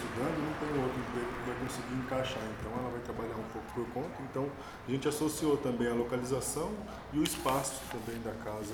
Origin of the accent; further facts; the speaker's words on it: Lençóis Paulista, São Paulo, Brazil; Eu sou de Lençóis Paulista, né? Nascido e criado lá.